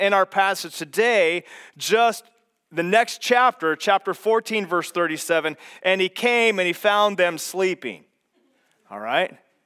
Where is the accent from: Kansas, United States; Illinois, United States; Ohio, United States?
Kansas, United States; having to drive home to my hometown on Highway 56 in the middle of Kansas, where there's nothing, by the way.